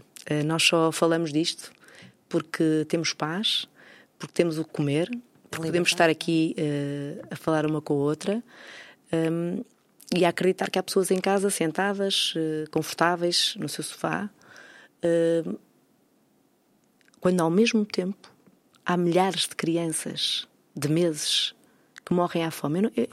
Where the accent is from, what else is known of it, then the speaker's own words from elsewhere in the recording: Norte, Portugal; now in Lisbon, Portugal; Eu sou do Norte com muita honra de ter crescido num ambiente pequeno e gosto imenso de viver em Lisboa. Vivo em Lisboa há muito mais anos do que aqueles que vivi no Norte.